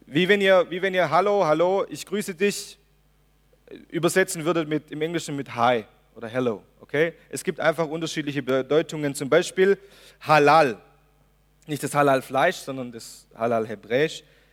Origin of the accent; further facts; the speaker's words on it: Germany; So schwer uns das vielleicht als Deutscher auch so fällt.